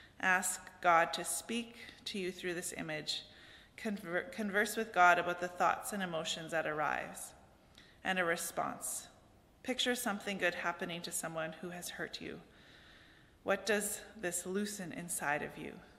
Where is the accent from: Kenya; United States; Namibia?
Kenya; Uasin Gishu County; My father tended cattle for a white settler who owned 5,000 acres, and I grew up in the Uasin-Gishu County, one of the poorest squatter environments.